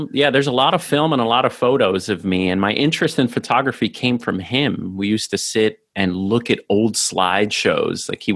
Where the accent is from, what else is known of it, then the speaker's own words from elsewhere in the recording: Hoboken, New Jersey, United States; born there; I was born in Hoboken, New Jersey.